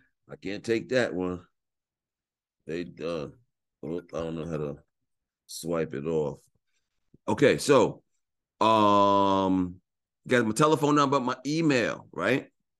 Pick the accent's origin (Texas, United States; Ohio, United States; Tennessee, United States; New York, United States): New York, United States; I was born and raised in New York.